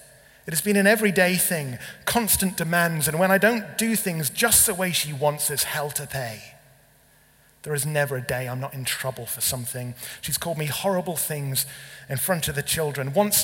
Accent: England, United Kingdom; is it because I'm English?

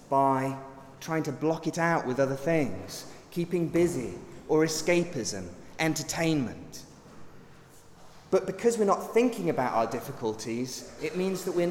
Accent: United Kingdom; But often, being British, we try to keep a stiff upper lip, don't we?

